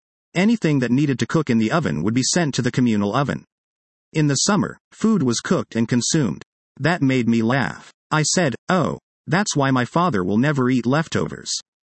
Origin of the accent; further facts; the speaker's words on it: Casablanca, Casablanca-Settat, Morocco; So when I was born in Casablanca, my name was no surprise.